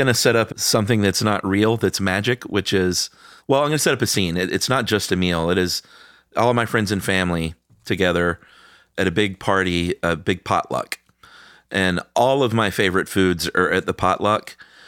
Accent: the South, United States; I'm a boy from the American South

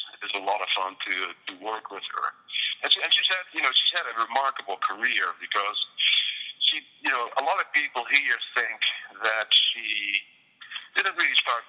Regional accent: Netherlands; English is a second language; also born or lived in Belfast; I'm from the Netherlands.

